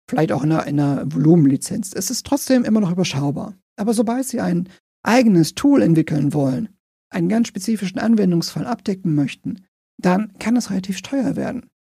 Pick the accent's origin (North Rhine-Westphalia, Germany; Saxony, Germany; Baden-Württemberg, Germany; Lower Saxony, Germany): North Rhine-Westphalia, Germany; Cologne; Ich komme aus Köln